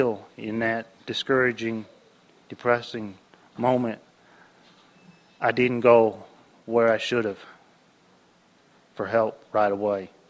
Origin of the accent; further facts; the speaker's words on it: Illinois, United States; I'm from Southern Illinois.